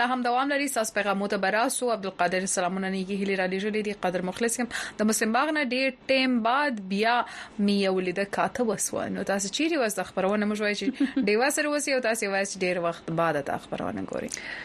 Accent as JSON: {"language": "Pashto", "town": "Chaman", "region": "Balochistan", "country": "Pakistan", "said": "موږ د چمن عوام یو"}